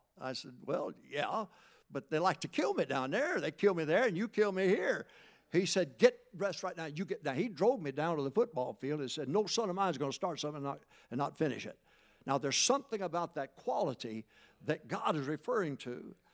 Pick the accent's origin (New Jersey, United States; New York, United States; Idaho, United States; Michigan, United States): Michigan, United States; also born or lived in Arkansas; I was born in Arkansas, raised in Michigan, and so we had hogs, we had chickens, we had crops, we had everything in the world that a farm boy would have.